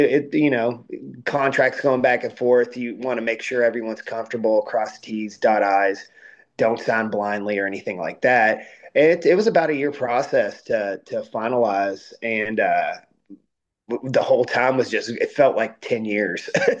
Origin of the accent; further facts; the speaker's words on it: Louisville, Kentucky, United States; We're driving back, and we had already entered the state of Kentucky. We're from Louisville.